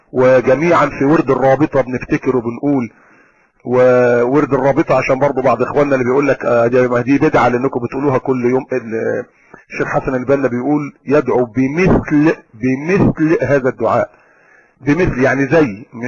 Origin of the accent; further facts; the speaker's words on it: Alexandria, Alexandria Governorate, Egypt; انا من اسكندرية وتربيت في اسكندرية